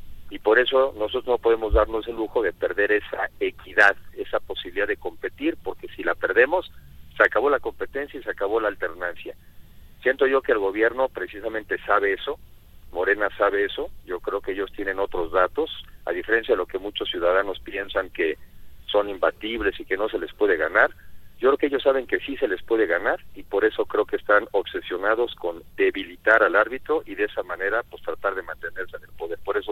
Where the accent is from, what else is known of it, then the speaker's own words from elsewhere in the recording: Mexico; Antes que nada soy ciudadano y soy mexicano